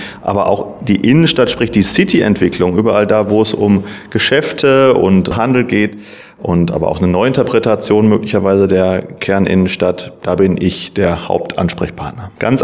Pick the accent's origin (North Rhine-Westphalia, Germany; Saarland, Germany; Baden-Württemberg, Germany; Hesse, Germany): North Rhine-Westphalia, Germany; Bochum; Ich bin also kein Wittener, ich komme aus Bochum, habe aber, denke ich, im Ruhrgebiet eine ganze Menge an Erfahrungen gesammelt